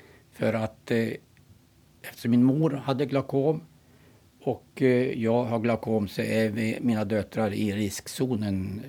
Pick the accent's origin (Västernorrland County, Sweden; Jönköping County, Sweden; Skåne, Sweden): Västernorrland County, Sweden; Gnarp; Ja, jag är en bondpojk från Gnarp, 4 mil söder om Sundsvall. Uppvuxen på en bondgård.